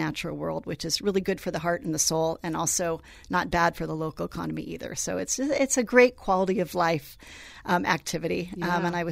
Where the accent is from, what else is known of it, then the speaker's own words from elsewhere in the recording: California, United States; I was, I guess, very appreciative of how much I had as a young person growing up in California.